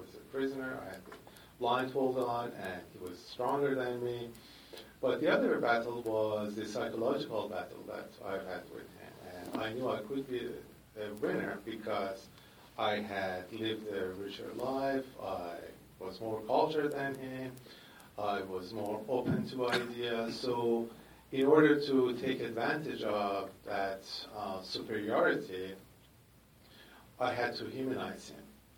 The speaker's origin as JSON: {"language": "English", "country": "Iran", "tie": "born or raised there", "said": "Oh, I'm Iranian. So I grew up in Iran, and I had worked in Iran for 12 years after I went back to Iran as a filmmaker, as a journalist."}